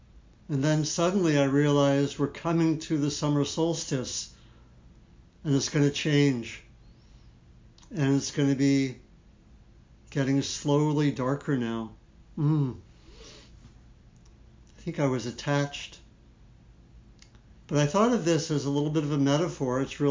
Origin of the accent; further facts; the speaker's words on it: Maryland, United States; also born or lived in Washington, D.C.; I lived in Maryland, where I grew up. I was born in Washington, D.C., parents both from New York. And I grew up in Maryland, outside of D.C., and not far from an African-American community.